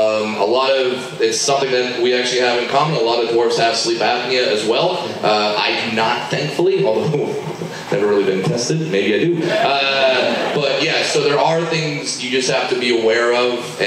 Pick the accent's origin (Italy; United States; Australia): United States; California; And at the time, I grew up in Southern California. I worked at Disneyland.